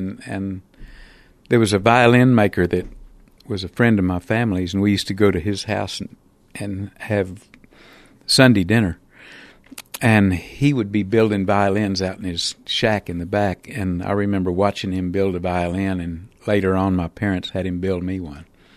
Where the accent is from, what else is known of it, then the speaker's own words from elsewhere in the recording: Lubbock, Texas, United States; It was mainly for me, probably growing up in Lubbock had a lot to do with it